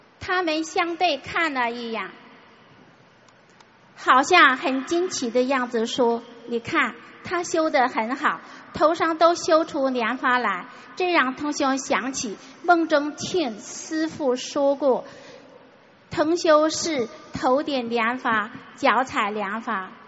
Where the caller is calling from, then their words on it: Italy; 我意大利的。